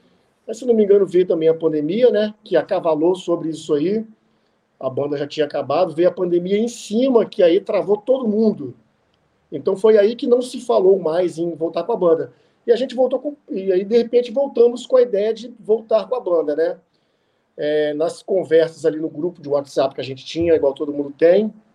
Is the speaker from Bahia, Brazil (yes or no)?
no; Espírito Santo, Brazil; accent: capixaba; apesar da gente ser uns caras meio divertidos, ter o sotaque capixaba engraçado, as palavras engraçadas, né?